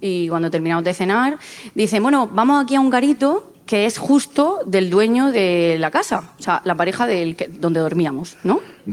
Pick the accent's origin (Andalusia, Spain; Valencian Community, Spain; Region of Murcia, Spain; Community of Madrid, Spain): Region of Murcia, Spain; Alcantarilla; Bueno, de Alcantarilla.